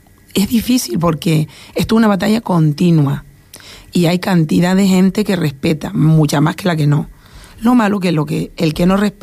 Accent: Canary Islands, Spain; soy majorera, porque soy ciudadana de aquí

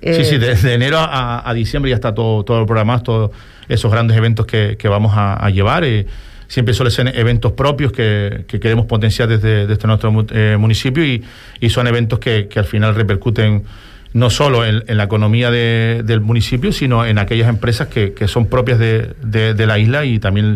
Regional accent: Canary Islands, Spain; soy majorero, soy de Fuerteventura y no solo pertenezco al Oliva

